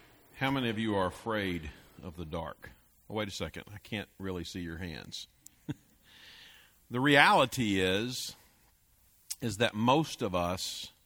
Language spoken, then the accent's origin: English; Weatherford, Texas, United States; We grew up in Weatherford, out in the country, and there's no skyline like the Texas skyline.